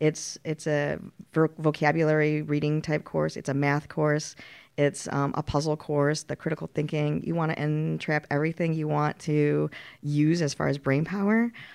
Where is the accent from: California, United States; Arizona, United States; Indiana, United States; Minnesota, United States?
Minnesota, United States; Well, my background is a transplant from the Midwest. I came from Minnesota.